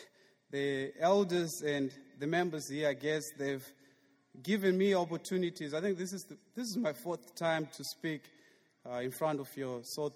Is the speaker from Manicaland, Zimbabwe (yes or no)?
no; Harare, Zimbabwe; moved away as an adult; I'm from Zimbabwe, Harare, which is the capital city of my country. But I've been here since August 2008